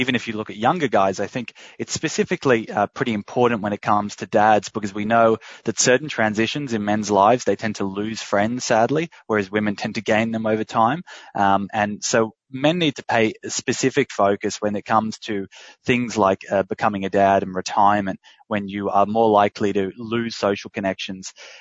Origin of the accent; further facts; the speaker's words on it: Australia; accent: Australian; definitely in Australia, as you can tell by my accent, we have a she'll be right situation